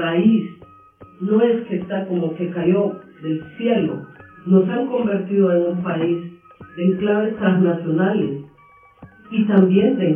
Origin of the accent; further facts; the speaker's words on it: Honduras; También como luchadora y como hondureña